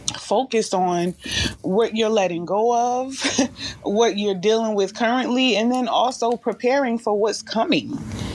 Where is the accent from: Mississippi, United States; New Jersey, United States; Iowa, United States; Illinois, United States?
New Jersey, United States; Newark; I am from Jersey, though, Newark, New Jersey. I have to always give love to with my roots, you know, like I just love Newark